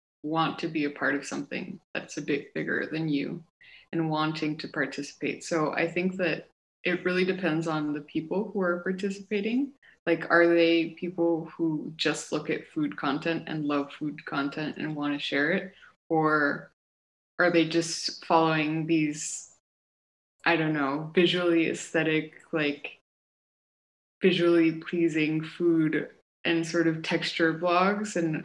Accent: Bogota, Bogotá, Colombia; now in Montreal, Canada; My pronouns are she and her. I am from Bogota, Colombia. I'm an artist and curator

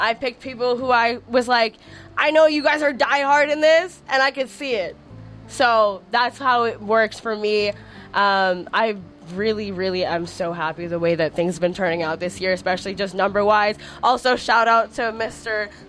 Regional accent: Montreal, Quebec, Canada; I'm from Montreal, might as well dabble with the Montreal people

